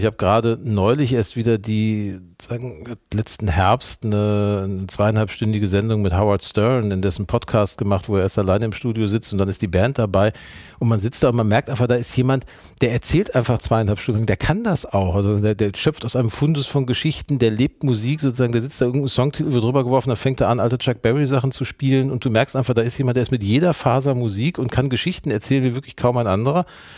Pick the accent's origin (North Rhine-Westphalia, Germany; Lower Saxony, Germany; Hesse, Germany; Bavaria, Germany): North Rhine-Westphalia, Germany; Gelsenkirchen; born or raised there